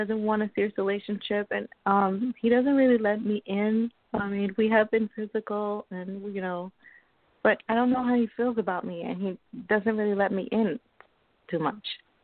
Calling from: New York, United States; Hi. I'm calling from New York.

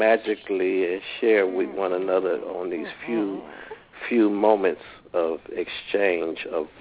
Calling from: Detroit, Michigan, United States; from Detroit.

